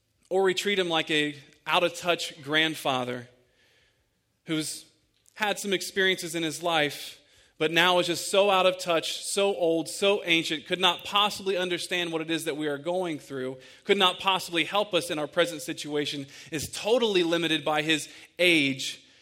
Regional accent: Croton, Ohio, United States; And I'm from the area of Licking County. I grew up in Croton. There's dirt paths everywhere.

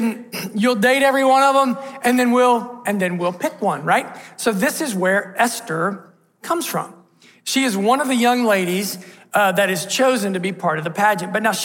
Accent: Ohio, United States; I'm from Southern Ohio. You all see baby bird. We see dinner, right? Things are different where I'm from.

